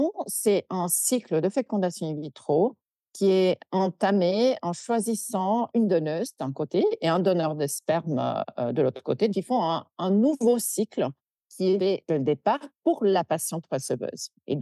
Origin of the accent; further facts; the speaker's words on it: Italy; Moi, je suis italienne.